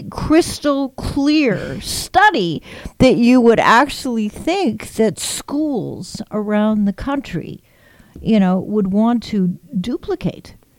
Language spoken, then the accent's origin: English; Winnipeg, Manitoba, Canada; I was very, very fortunate as a young child, you know, growing up in Winnipeg, skating and competitive tennis and competitive badminton.